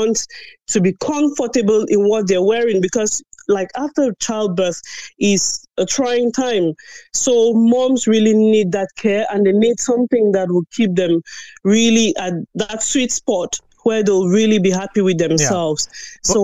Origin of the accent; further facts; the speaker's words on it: Cameroon; I grew up, I'm originally from Cameroon